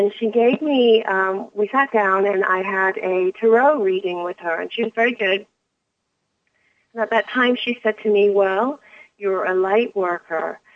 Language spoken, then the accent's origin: English; England, United Kingdom; I was born and raised in England. Well, I've been backwards and forwards all my life, but a lot of my time was spent in England.